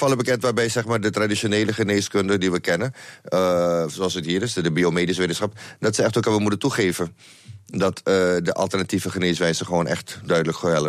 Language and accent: Dutch; Suriname; ik kom uit Suriname